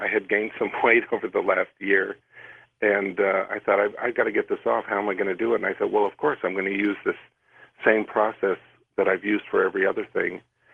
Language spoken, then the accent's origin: English; Nebraska, United States; I was one of those people growing up in Nebraska.